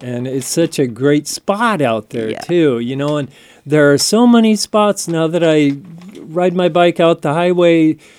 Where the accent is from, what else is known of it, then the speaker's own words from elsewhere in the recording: Seattle, Washington, United States; I'm mostly from Seattle, but okay. I've been up here for about 40 years or so.